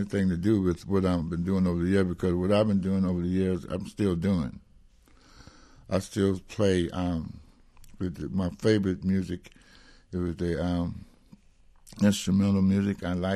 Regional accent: South Carolina, United States; born there; And I'm not Arab or nothing. I was born in South Carolina.

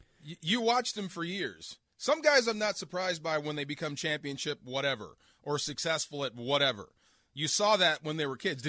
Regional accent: California, United States; I'm an A's fan. I grew up in the East Bay.

